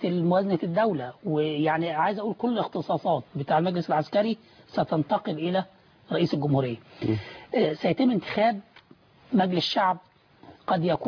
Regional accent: Egypt; أنا كمواطن مصري

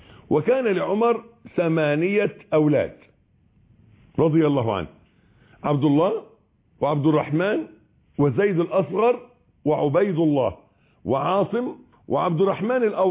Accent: Egypt

